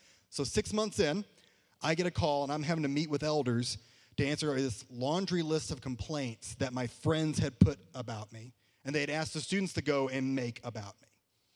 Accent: Garland, Texas, United States; I grew up in Garland, Texas, and I didn't just grow up in church. There's some Garland folk.

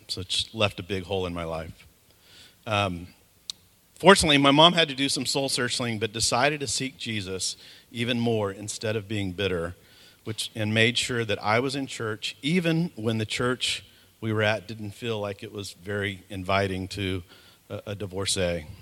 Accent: Oklahoma, United States; born there; So a little bit about me. I was born in Oklahoma to parents who both met in church and seemed to have life really together.

